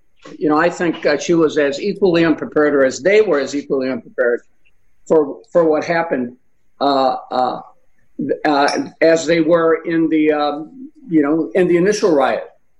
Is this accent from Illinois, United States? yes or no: yes; Chicago, Illinois, United States; And as a citizen, as someone who was born and raised in Chicago, I'm going to continue to do that.